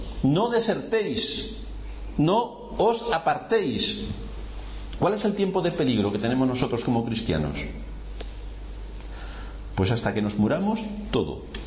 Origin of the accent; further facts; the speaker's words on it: Spain; Nosotros somos ciudadanos de España, tenemos nuestras obligaciones.